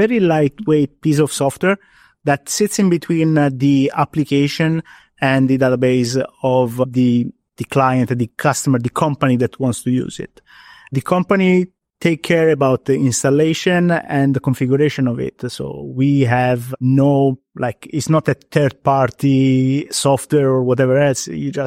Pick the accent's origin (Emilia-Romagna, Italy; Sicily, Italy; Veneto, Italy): Sicily, Italy; English is a second language; also born or lived in Malta; I was born in Malta. I grew up in Sicily, hence my accent.